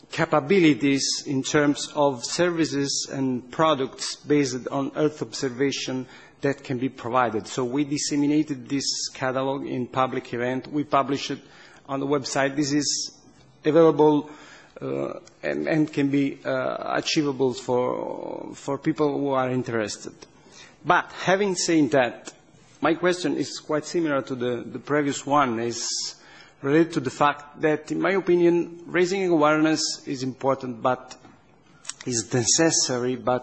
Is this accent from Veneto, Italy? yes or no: no; Basilicata, Italy; English is a second language; I'm from Basilicata region.